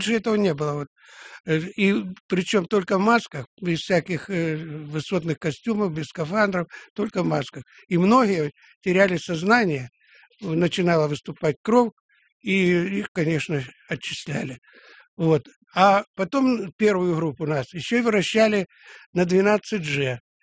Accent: Krasnodar Krai, Russia; хотя я южный человек, я с Кубани.

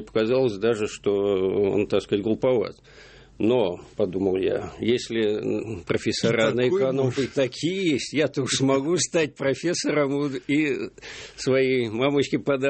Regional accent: Moscow, Russia; И поскольку я вырос на берегу Москва-реки, и еще тогда кольцевой не было

